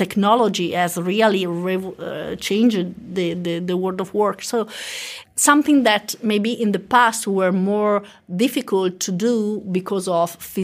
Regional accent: Italy; English is a second language; In southern, in Mediterranean countries, as I'm from Italy, but also in Spain, in Greece, and in Poland

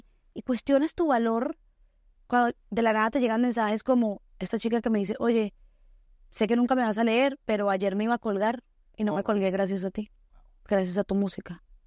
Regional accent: Colombia; Porque viene como del rancho, así como del rancho que vengo yo de Colombia.

